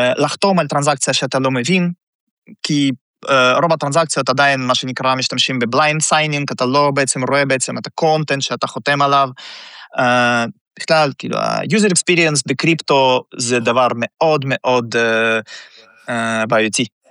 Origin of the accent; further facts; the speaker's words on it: Russia; now in Israel; במקור אני עליתי מרוסיה בשנת 2000, ורוב האנשים אצלנו בצוות הם גם בעצם עולים רוסים